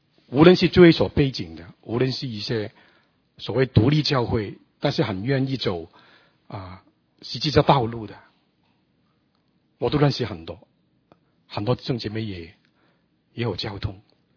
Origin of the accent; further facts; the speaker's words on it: Australia; 我是路过的，我从澳洲来